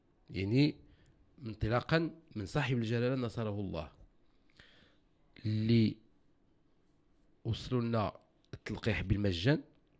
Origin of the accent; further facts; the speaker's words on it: Morocco; أنا مواطن مغربي كنحب الملك، كنحب بلادي